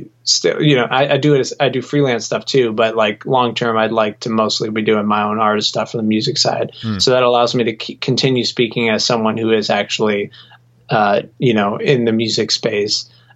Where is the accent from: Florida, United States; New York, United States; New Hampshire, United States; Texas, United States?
New Hampshire, United States; music industry that I was discovering from being in Nashville, but I had never really known existed growing up in New Hampshire.